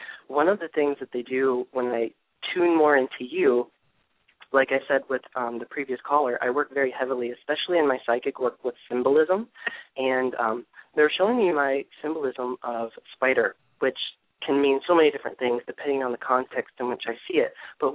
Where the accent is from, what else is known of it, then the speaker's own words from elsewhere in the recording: Ohio, United States; and I'm from Ohio, so when I hear, like, Midwestern states